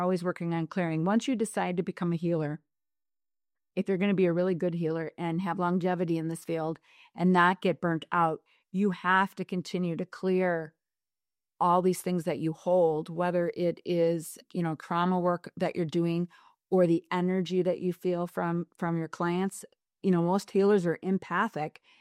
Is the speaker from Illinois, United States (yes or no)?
yes; Tinley Park, Illinois, United States; I grew up primarily in Tinley Park